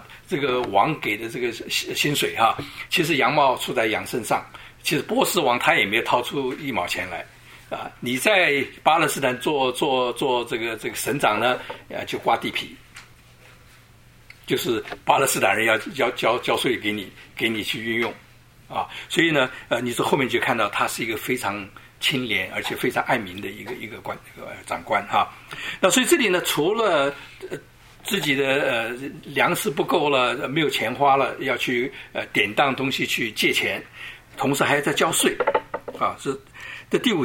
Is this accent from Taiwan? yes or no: yes; Taiwan; 这个希伯来文呢是我们从台湾来的叫母音跟子音